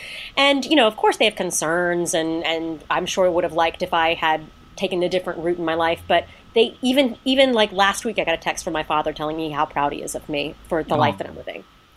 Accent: North Carolina, United States; I mean, we're, like, ninth generation in my hometown.

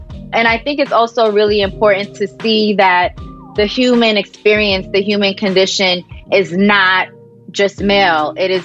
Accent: New York City, New York, United States; I love New York City so much as a New Yorker

